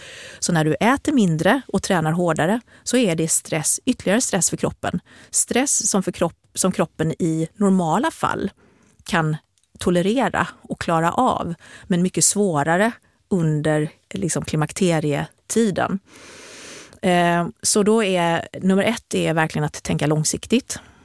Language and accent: Swedish; Sweden; Nej, men jag är från Sverige